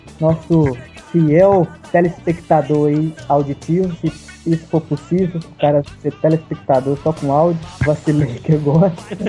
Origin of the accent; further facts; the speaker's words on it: Espírito Santo, Brazil; sotaque não é de mineiro, entendeu? Porque a gente é capixaba.